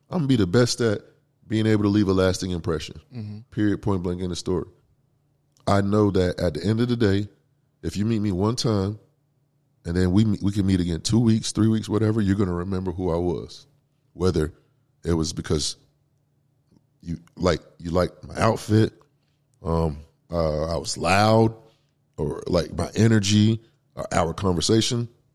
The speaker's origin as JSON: {"language": "English", "town": "Green Cove Springs", "region": "Florida", "country": "United States", "tie": "born or raised there", "said": "Born and raised, man, I'm from Clay County."}